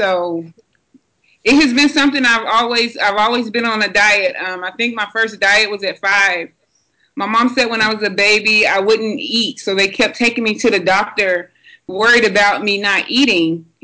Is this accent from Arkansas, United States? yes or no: yes; Conway, Arkansas, United States; Arkansas. A place called Conway, Arkansas. It's right outside of Little Rock, and I grew up there.